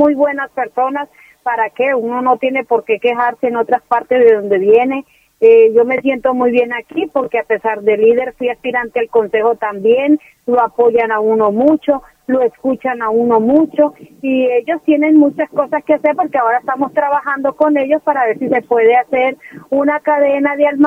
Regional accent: Bogotá, Colombia; now in La Guajira, Colombia; yo llevo 15 años, 17 años viviendo aquí en La Guajira. Yo soy de Bogotá, me vine para La Guajira.

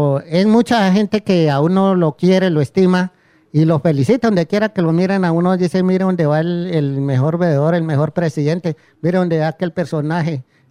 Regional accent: Arauca, Colombia; also born or lived in Santa Rosa de Viterbo, Boyacá; Yo nací en Santa Rosa de Viterbo y me crié en Arauca.

